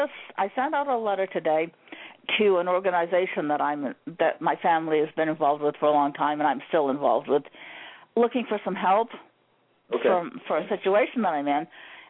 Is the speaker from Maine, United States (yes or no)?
yes; Maine, United States; Now, I was raised in a, you know, because I'm from the north, I'm from Maine, so I was raised in a Christian tradition.